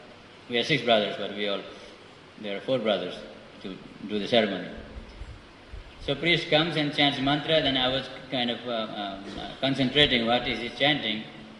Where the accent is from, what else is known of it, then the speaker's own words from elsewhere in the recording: Nepal; just a week before I was in my hometown in Nepal